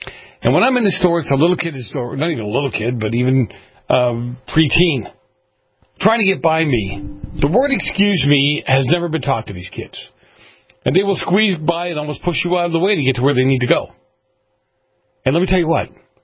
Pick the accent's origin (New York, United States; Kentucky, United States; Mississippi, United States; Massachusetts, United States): Massachusetts, United States; Boston; I grew up in Boston, Miss Little Miss Y'all.